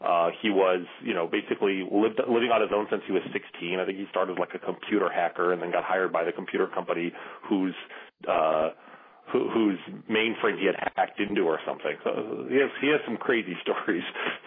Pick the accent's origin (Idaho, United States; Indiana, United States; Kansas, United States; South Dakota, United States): Kansas, United States; Wichita; now in Chicago, United States; I do live, you know, in the Chicago area now. I grew up in Wichita, never actually lived in Kansas City. Grew up in Wichita, that's how I became a fan.